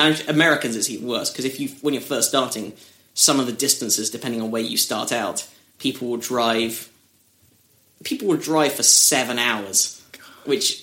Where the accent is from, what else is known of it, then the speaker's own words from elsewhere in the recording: United Kingdom; when I walk on stage as a Brit, they make assumptions about me